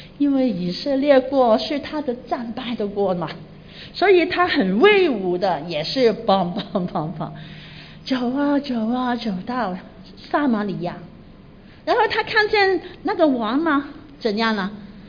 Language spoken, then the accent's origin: Chinese; Guangdong, China; 我们广东人说生个叉烧好过生你咁样